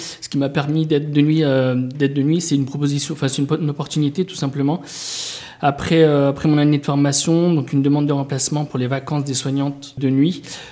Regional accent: Lyon, Auvergne-Rhône-Alpes, France; j'ai 32 ans, je suis originaire de Lyon, donc je suis arrivé dans la région il y a 5 ans pour me mettre un petit peu au vert.

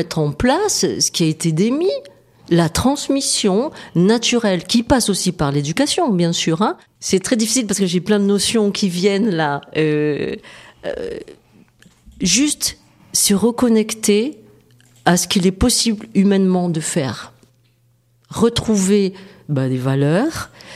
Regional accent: Centre-Val de Loire, France; J'ai grandi dans le Berry

